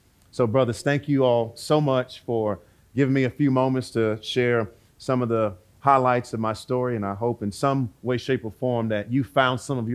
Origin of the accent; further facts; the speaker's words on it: Miami, Florida, United States; That's a part of my story. That's a part of what I saw growing up in Miami.